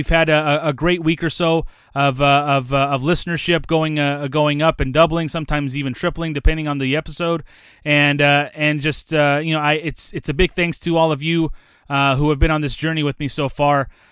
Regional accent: Sacramento, California, United States; And as someone who's been born and raised in the Sacramento area, I would love to see this franchise be elevated to the MLS.

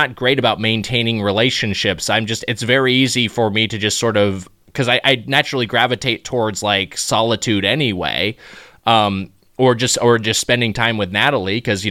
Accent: Long Beach, California, United States; I grew up in Long Beach, California. Certainly Southern California is the only place I've known.

